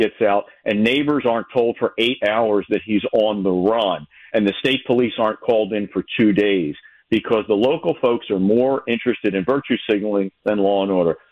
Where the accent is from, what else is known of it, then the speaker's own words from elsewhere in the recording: Pennsylvania, United States; As an American, as a Pennsylvanian, I hope the Democratic Party comes back to the center.